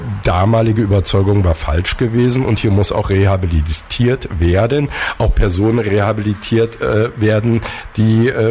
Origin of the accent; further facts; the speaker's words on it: Potsdam, Brandenburg, Germany; Und wir als Potsdamer haben es ja mitbekommen.